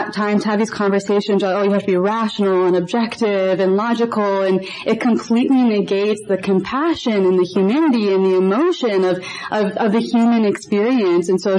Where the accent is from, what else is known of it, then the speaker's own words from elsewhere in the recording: United States; I want to preface by saying, too, that I am Lebanese American, and as a non-Palestinian, I don't think it's my place to say, like, what the Palestinian state will look like.